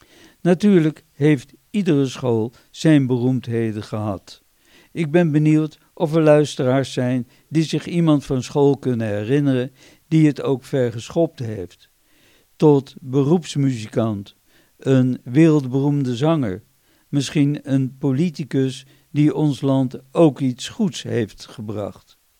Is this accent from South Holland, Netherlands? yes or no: yes; Overschie, South Holland, Netherlands; born there; Ik herinner mij een optreden aan het einde van het vierde leerjaar van de lijnbaan Mulo in mijn geboorteplaats Overschie, nu voormalig